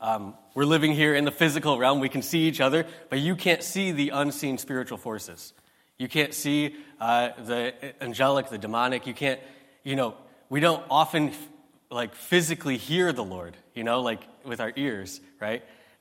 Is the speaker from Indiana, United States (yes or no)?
yes; Hartford City, Indiana, United States; We are from Hartford City, Indiana, and we've been planting there for a couple of years.